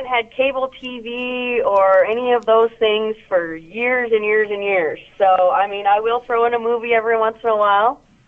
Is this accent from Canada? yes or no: yes; Canada; also born or lived in Washington; now in United States; I'm originally from Canada, and came down on rodeo scholarships and went to school in the States.